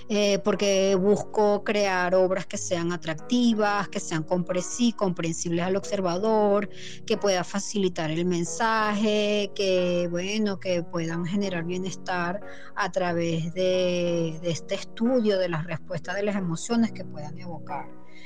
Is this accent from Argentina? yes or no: no; Venezuela; se va a fortalecer nuestra identidad, la autoestima y nuestro arraigo como venezolanos.